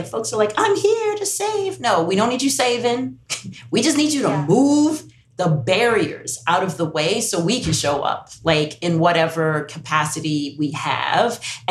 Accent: United States; born there; first language English; So I have, you know, I'm English first language, US born.

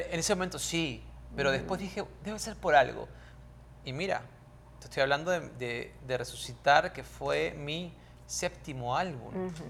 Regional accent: Lima, Peru; born there; Amo el Pacífico, soy hombre de la costa del Pacífico, acuérdate, yo nací en Lima.

